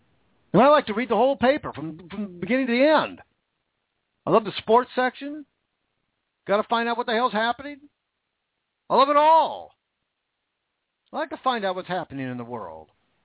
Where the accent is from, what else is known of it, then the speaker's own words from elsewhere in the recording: United States; Look, we're American people. We have the right. We have the right to speak.